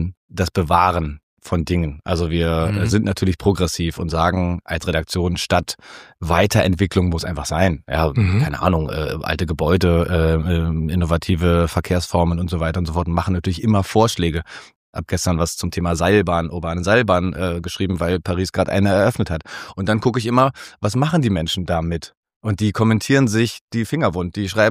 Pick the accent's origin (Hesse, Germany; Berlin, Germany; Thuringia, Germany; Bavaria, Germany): Berlin, Germany; also born or lived in Brandenburg, Germany; ich bin zwar in Brandenburg geboren, aber ich lebe mein ganzes Leben schon in Berlin mit so ein paar Abstechern nach Hamburg und Düsseldorf und Karlsruhe.